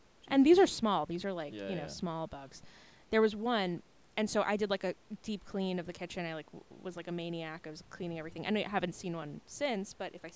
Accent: New York City, New York, United States; So I grew up in New York, and in New York City, there's this bug that doesn't exist outside of New York

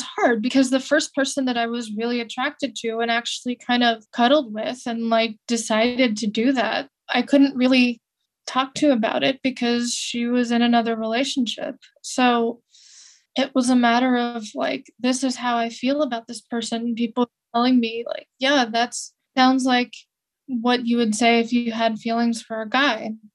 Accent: California, United States; Like, I had relatives that would campaign against gay marriage where I grew up in California.

